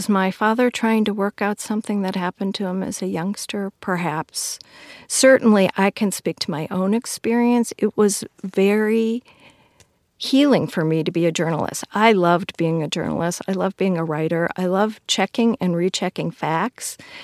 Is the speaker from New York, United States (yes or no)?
no; Waukegan, Illinois, United States; the area where I was born and raised. I was raised in Waukegan, Illinois. There were three Superfund sites in my hometown.